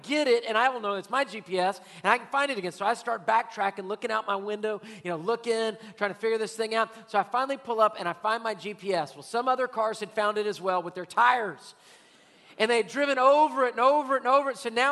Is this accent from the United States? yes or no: yes; Houston, Texas, United States; Born and raised in Houston, I'm still like, which way is the loop going?